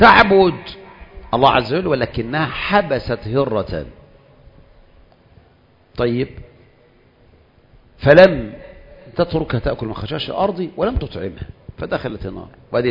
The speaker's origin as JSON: {"language": "Arabic", "country": "Egypt", "said": "ودايما الاختراع من عندنا كمصريين"}